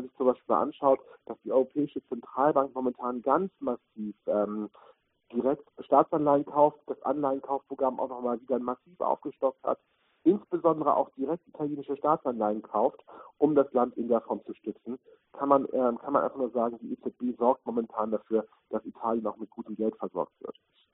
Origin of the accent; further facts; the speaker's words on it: Germany; Da tun wir uns als Deutsche momentan sehr schwer